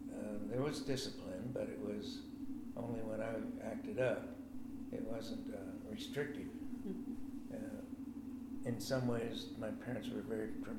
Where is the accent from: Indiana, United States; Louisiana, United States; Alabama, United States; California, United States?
Indiana, United States; Goshen; also born or lived in Illinois / Souderton, Pennsylvania / Bluffton; I was born in Illinois, and I think within two years we moved to Souderton, Pennsylvania, where he was also a minister. And then we moved from there to Goshen, Indiana for about 7 or 8 years.